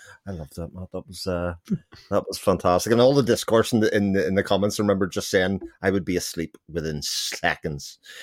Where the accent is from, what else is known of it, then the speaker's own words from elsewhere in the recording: Ireland; I'm Irish. I'm Irish. That's genetic.